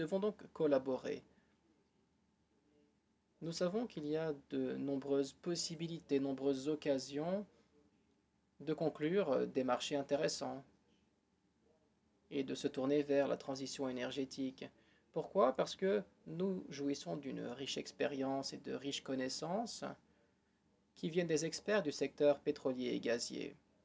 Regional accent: Tunisia; Je viens de Tunisie, en Afrique du Nord.

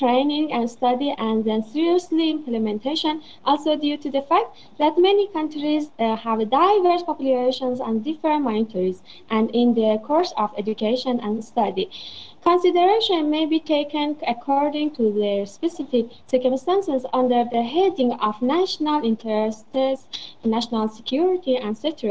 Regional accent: Golestan, Iran; Hello dears … from Golestan Province, Turkmen Sahra in Iran.

